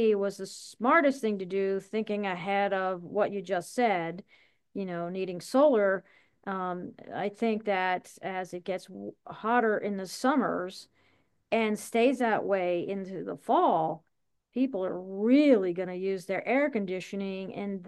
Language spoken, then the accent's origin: English; Pennsylvania, United States; Because I was raised in Pennsylvania, and you know, we opened the windows and we had, you know, maples front and back, a tulip tree